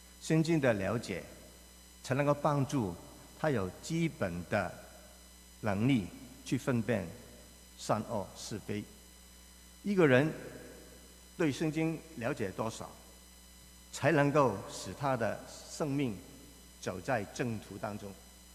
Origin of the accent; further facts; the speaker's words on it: Hong Kong; also born or lived in China / Taiwan; 我是婴儿潮的第一代，最早那一批的人。我在中国出生，2岁就去了香港，然后在香港长大，然后在台湾读书